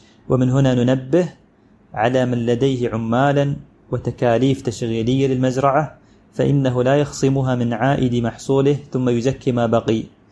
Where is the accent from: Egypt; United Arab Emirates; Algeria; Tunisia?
United Arab Emirates; عندنا في الإمارات في حكم الغالب بالاطلاع على حال أكثر مزارع النخيل في واقعنا اليوم